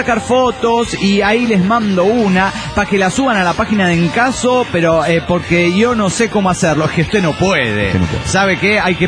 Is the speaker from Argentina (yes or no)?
yes; Salta, Argentina; Soy de Salta, Argentina.